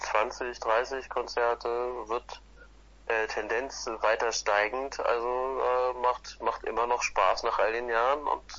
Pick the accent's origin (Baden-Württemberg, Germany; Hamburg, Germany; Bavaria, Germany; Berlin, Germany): Berlin, Germany; Nee, ich bin Berliner. Wir sind in der Ursprungsbesetzung dreiviertel Berliner.